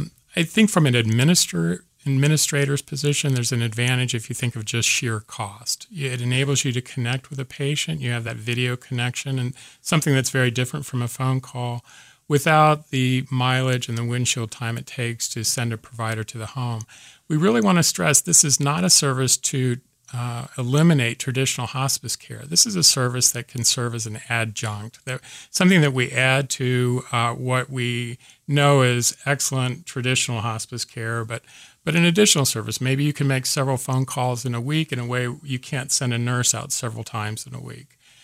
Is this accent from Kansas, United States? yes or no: yes; Kansas, United States; No, we're talking Kansas frontier. we're from Kansas.